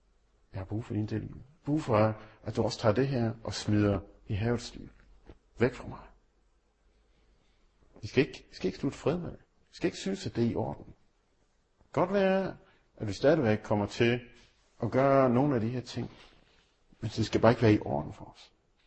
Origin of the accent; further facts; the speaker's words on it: Central Denmark Region, Denmark; Som vestjyder, så ved man ikke, at det ikke er en motorvej.